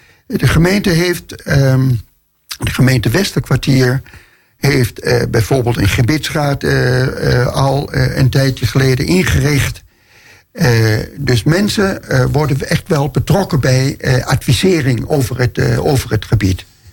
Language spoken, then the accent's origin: Dutch; Denmark; now in Netherlands; Ik kom uit Denemarken. Ik ben Deen eigenlijk van oorsprong. Ik woon al 43 jaar in Nederland. Ik ben ook ondertussen Nederlander.